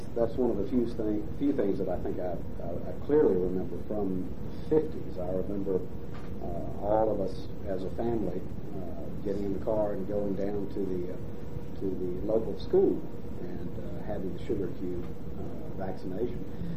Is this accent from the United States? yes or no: yes; Dalton, Georgia, United States; born there; Well, I was born in Dalton, Georgia, December 17th, 1954.